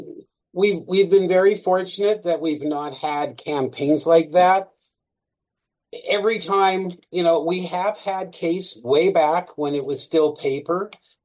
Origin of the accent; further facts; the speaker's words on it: Canada; We're very Canadian